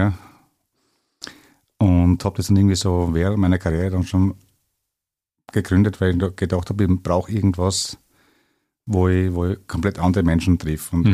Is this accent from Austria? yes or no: yes; Styria, Austria; Also bin am Land aufgewachsen in der Südsteiermark, damals zur Grenze zu Jugoslawien.